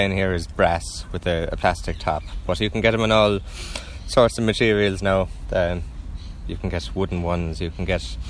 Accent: Ring, Munster, Ireland; So I come from Anraing, or Ring, down in the Waterford, Gaeltacht, in the southeast of Ireland.

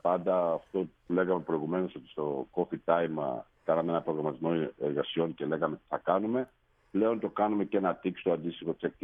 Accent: Thessaly, Greece; απαντάται μόνο σε μια περιοχή στην Ελλάδα, είναι δίπλα στο χωριό μου. Είναι κάτω από τη λίμνη του Πλαστήρα, στον ποταμό Μέγκοβα.

